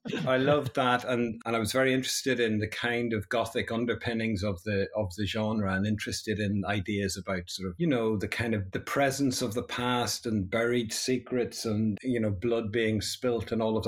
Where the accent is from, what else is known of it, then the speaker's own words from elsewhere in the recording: Armagh, Northern Ireland, United Kingdom; accent: Northern Irish; I grew up through the 70s and 80s. You probably hear from my voice in Northern Ireland. I'm from Armagh.